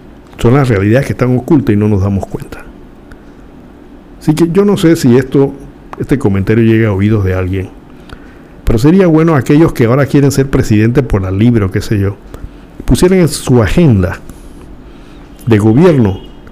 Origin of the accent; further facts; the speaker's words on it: Panama; a mí me da dolor como ciudadano panameño conversar con los taxistas serios